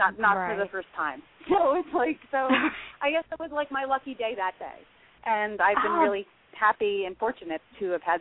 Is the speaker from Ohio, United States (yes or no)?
no; Poughkeepsie, New York, United States; now in Las Vegas, United States; I'm originally from New York, but I now reside in Vegas.